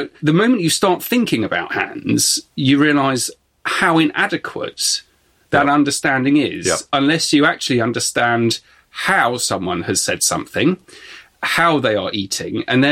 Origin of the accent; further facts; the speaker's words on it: Exeter, South West England, United Kingdom; Okay, so we're both from Exeter. We both walk past this every day